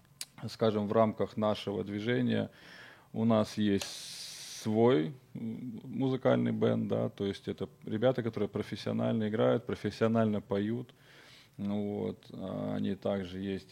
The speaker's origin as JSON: {"language": "Russian", "region": "Kyiv", "country": "Ukraine", "tie": "born there", "said": "я родился в Киеве, вся семья здесь жила в Украине."}